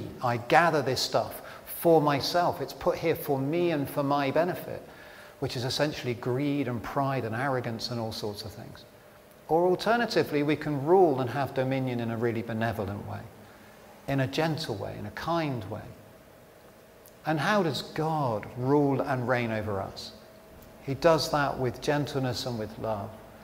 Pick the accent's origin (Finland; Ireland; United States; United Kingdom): United Kingdom; England; And then, of course, we being English, we got up at 7 the following morning